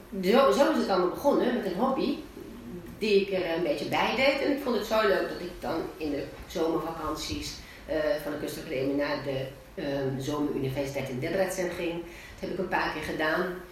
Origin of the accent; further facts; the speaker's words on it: Netherlands; Ik was gewoon een Nederlands meisje, ik ging naar het gymnasium